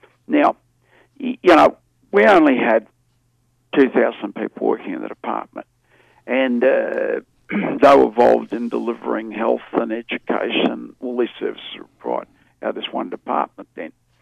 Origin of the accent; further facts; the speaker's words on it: Cloncurry, Queensland, Australia; my hometown of Cloncurry is near enough to 50% blackfellow. I don't know, we're a bit of everything at Cloncurry. Call ourselves the Curry Mob.